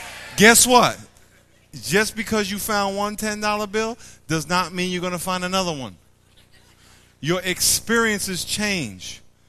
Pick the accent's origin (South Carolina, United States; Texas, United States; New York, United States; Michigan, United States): New York, United States; When I was a kid, we used to go upstate New York. I grew up in Long Island.